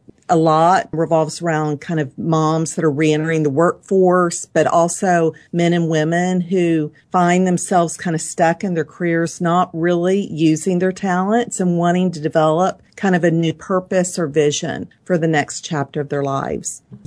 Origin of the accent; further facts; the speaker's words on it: Dallas, Texas, United States; I was born and raised in Dallas.